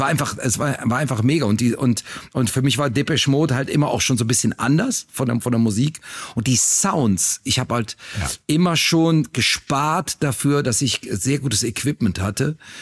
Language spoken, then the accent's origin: German; Cologne, North Rhine-Westphalia, Germany; accent: Kölsch; first language Kölsch; für mich ist Kölsch auch immer meine Muttersprache